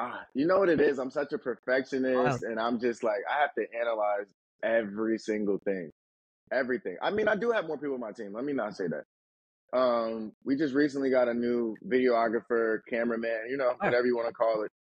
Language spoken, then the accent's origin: English; New Jersey, United States; I'm from Jersey, you know, like if we can pack out 300 to 500 people in Jersey